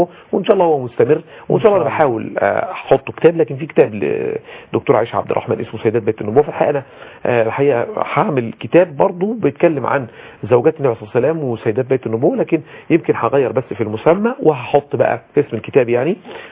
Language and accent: Arabic; Abu Rawash, Giza Governorate, Egypt; ودي طبعا مسقط رأسي والبلد اللي اتولدت فيها ولها طبعا كثير من الفضل على الواحد لكن عايز اقول الحقيقه ان خطبه العيد نفسها في قريه ابو رشد